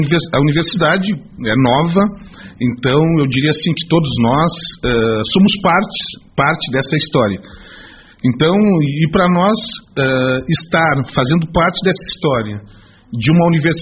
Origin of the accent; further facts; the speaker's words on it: Pelotas, Rio Grande do Sul, Brazil; Sou natural de Pelotas. Pelotas.